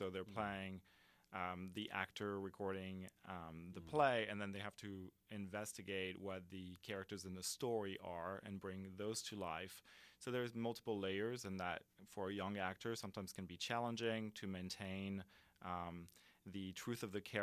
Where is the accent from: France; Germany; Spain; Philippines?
France; southern France; English is a second language; moved away as an adult; now in United States; I'm from southern France, where I grew up and went to school. And when I was 20 years old, I was dedicated to finding a program abroad.